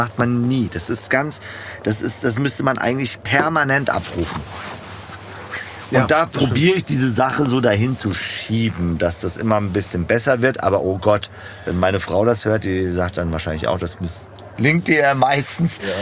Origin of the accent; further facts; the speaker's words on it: Frankfurt, Hesse, Germany; ich bin in Frankfurt groß geworden.